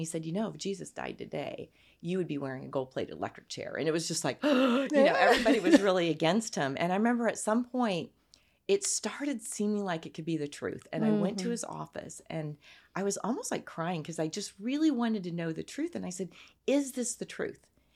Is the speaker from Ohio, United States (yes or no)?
no; Fort Wayne, Indiana, United States; So I am from Indiana. I was born in Fort Wayne, which is northeast town.